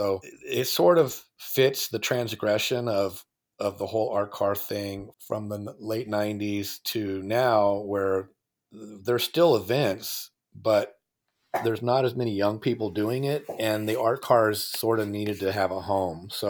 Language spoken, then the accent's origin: English; Santa Cruz, California, United States; and I am from California. I was raised in Santa Cruz